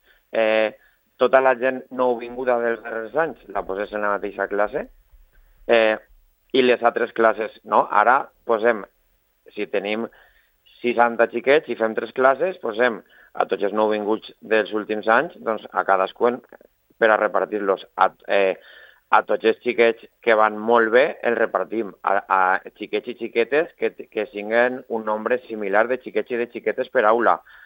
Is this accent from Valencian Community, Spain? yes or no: yes; Onda, Valencian Community, Spain; te vaig a posar l'exemple del meu poble, d'Onda